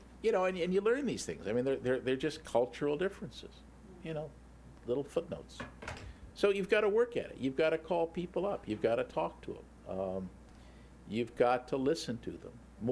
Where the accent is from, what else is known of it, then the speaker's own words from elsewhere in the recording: United States; It's an honorary knighthood because I'm American, but yes, I was.